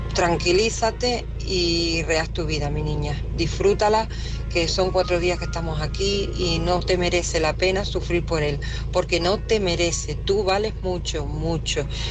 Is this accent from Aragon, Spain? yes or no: no; Tenerife, Canary Islands, Spain; de Tenerife.